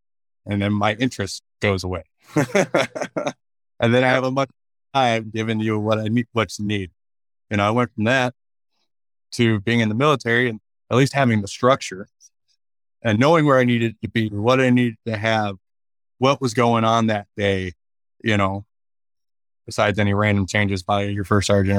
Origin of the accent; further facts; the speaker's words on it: Lansing, Michigan, United States; You know, I'm from Lansing, Michigan. There's not a military base anywhere near that place.